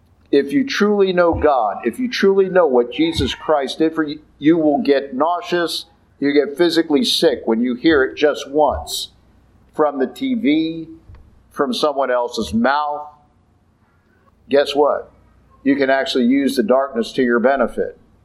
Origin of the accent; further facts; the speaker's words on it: Midwest, United States; born there; I was born in the Midwest.